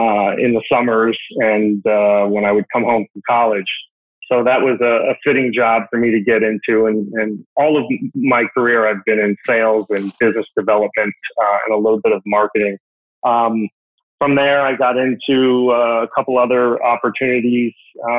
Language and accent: English; New England, United States; But I spent my younger years growing up in the New England area.